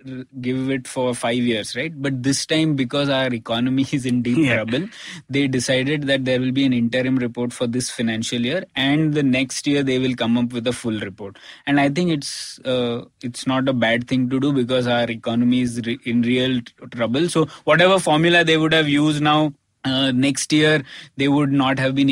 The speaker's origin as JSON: {"language": "English", "town": "Bengaluru", "region": "Karnataka", "country": "India", "said": "Like, I'm from Mahadevpura constituency, there is redistribution from my constituent ward to your."}